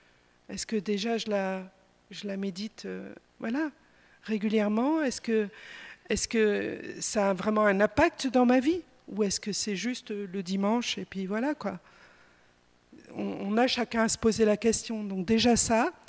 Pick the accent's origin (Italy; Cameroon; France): France; Quand ils nous voyaient marcher dans les rues de Jérusalem pendant la marche, en tant que Français, c'était lourd